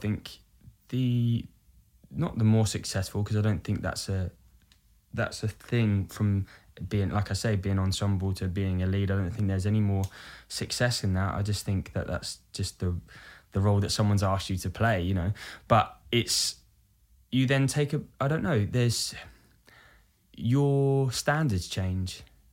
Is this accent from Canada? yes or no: no; Brighton, South East England, United Kingdom; Brighton.